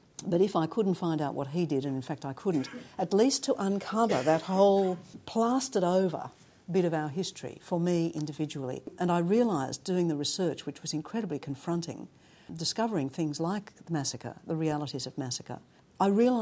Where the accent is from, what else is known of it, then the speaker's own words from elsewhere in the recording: Australia; I realised how shallow my sense of myself as an Australian had been